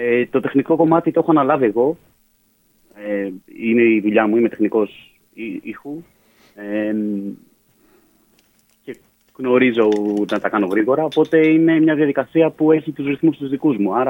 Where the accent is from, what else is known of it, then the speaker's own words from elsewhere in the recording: Oropos, Attica, Greece; το μέρος που μεγάλωσα στον Οροπό.